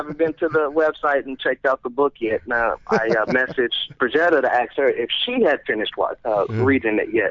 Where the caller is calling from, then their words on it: Pittsburgh, California, United States; I am actually in Northern California, in Pittsburgh.